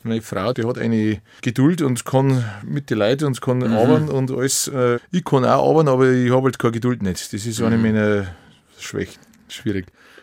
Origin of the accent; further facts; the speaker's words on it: Pentling, Bavaria, Germany; Also ich bin aus Pendling, das ist der südliche Landkreis Regensburg. Wir haben da eine Wirtschaft direkt an der Donau, die Walba, das kommt von der Walburga. Mhm. Und die betreiben wir seit 20 Jahren und da bin ich her.